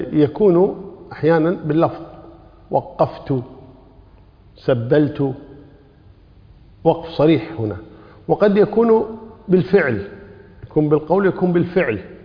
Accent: Kuwait; شوفوا عندنا في الكويت كمثال مثلا

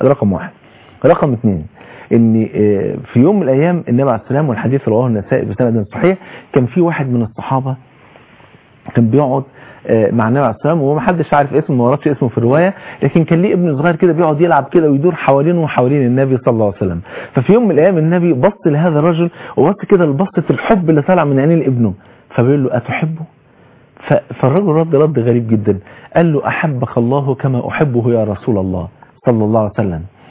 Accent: Egypt; عندنا في مصر

